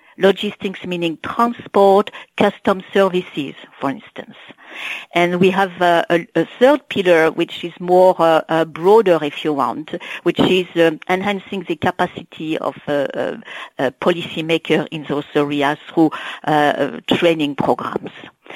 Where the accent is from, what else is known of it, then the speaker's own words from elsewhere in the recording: France; including in schools in my home country in France